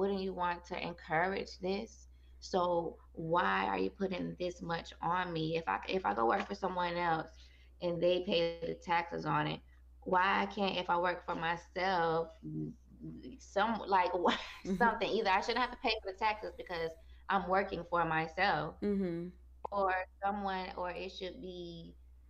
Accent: Augusta, Georgia, United States; I'm from Augusta, Georgia, so my main immediate family is 2 hours away.

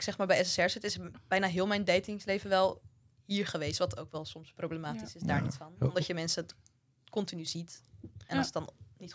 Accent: Katwijk, South Holland, Netherlands; Ik kom uit Katwijk, dat is zeg maar...

